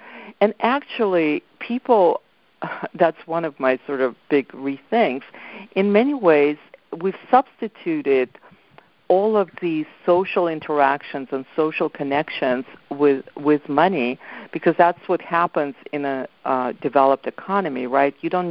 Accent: Ukraine; As you said, I grew up in Ukraine

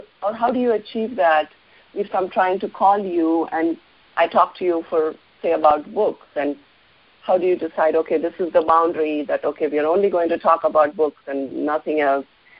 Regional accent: India; now in United States; I grew up in India and the culture is different compared to the U.S.

